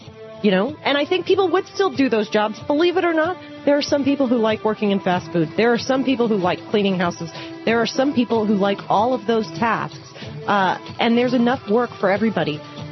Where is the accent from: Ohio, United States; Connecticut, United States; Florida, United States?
Florida, United States; Hollywood; I wanted to check in with Richard in Hollywood, Florida, my hometown, actually